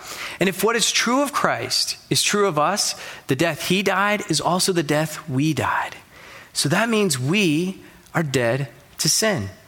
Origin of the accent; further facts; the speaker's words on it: Memphis, Tennessee, United States; I grew up in Memphis, Tennessee. I'm a Tennessee fan because my family, we really enjoy that.